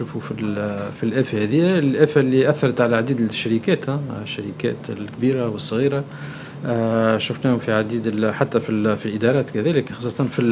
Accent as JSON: {"language": "Arabic", "country": "Tunisia", "said": "علاش احنا كنشوفوا عندنا في تونس تقريبا اكثر من 150000"}